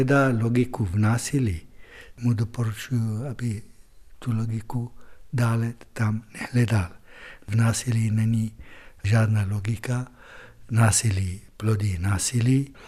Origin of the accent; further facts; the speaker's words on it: Litoměřice, Ústí nad Labem Region, Czechia; Jsem litoměřický občan. Lidi z Litoměřic jsou moje spoluobčané. Lidi z České republiky jsou moje spoluobčané. Sýrie je ve mně